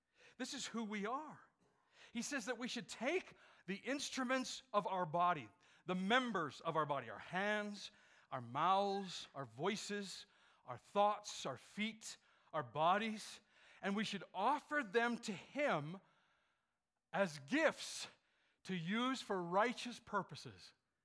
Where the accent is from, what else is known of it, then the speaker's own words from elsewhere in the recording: Beaverlodge, Alberta, Canada; And I came from Beaver Lodge, of all places.